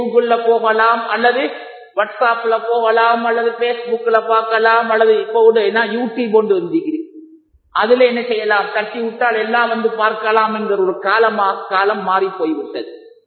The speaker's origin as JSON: {"language": "Tamil", "town": "Puttalam", "region": "North Western Province", "country": "Sri Lanka", "tie": "born there", "also_born_or_lived": "Weligama", "said": "நான் பிறந்த ஊர் புத்தளமாக இருந்தாலும் என்னை அறிமுகப்படுத்திய ஊர் வெளிகமை என்று நான் பெருமையாக சொல்லுகின்ற"}